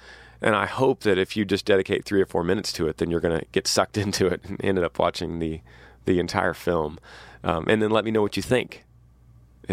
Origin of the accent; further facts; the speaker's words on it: Texas, United States; a place I had never been as a Texan.